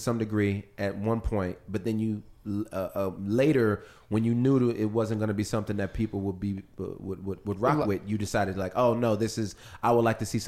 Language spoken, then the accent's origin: English; California, United States; Growing up in California, and everybody here except for, never mind. So Don and I are not from the South.